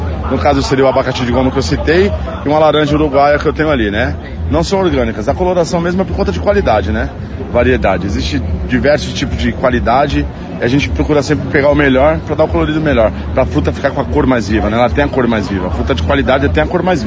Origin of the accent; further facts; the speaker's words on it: Curitiba, Paraná, Brazil; Nós somos de Curitiba.